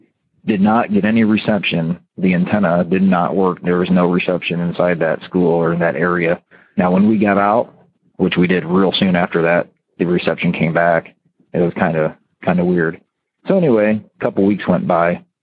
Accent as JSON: {"language": "English", "region": "Ohio", "country": "United States", "said": "even though he was from Korea and I was from Ohio"}